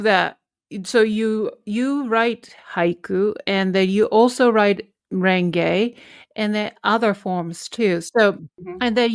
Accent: Japan; English is a second language; grandparents are Koreans, and then, you know, I was raised as a Korean, but obviously I was born and raised and educated in Japan.

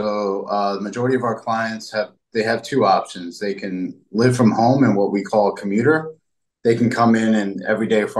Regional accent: Florida, United States; now in Tennessee, United States; We're going to do it up in Tennessee. I'm originally from Florida.

